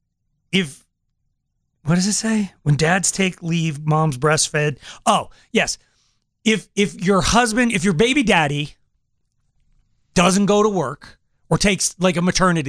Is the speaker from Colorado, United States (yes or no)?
yes; Colorado, United States; I never tell somebody I'm from Colorado.